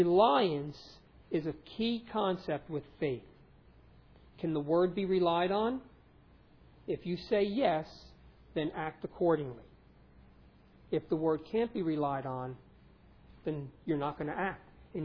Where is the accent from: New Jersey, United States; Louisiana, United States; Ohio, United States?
New Jersey, United States; In our day and age, especially, you know, you guys here in Tottenville, we're from North Jersey, same type of situation.